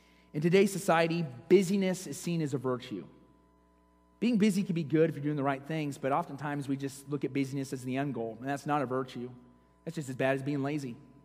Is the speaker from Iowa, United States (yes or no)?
yes; Iowa, United States; I grew up in Iowa, and no, I wasn't a farmer. As I said before, when the winds were in the east, it smelled pretty bad because I was by a farm.